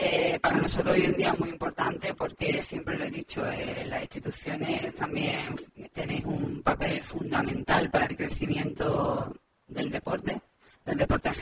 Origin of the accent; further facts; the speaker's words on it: Málaga, Andalusia, Spain; Y yo como malagueña me siento muy orgullosa de representar a Málaga y Andalucía por España.